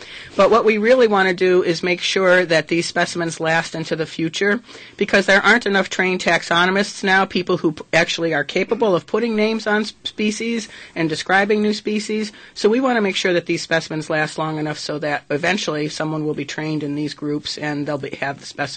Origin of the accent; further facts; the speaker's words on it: Bristol, Connecticut, United States; I actually didn't want to go back to my hometown in Connecticut for the summer and work in the gun factory again.